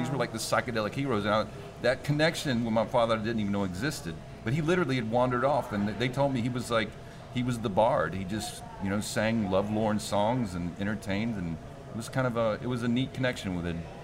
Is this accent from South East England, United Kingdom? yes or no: no; Wales, United Kingdom; I'm Welsh.